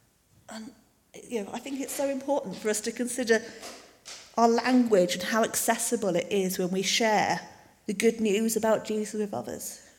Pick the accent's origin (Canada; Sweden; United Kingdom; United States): United Kingdom; Cambridge, East of England; born there; now in Stroud, United Kingdom; The official paperwork says, you know, I was born in Cambridge. I was married in Coventry. I live in Stroud.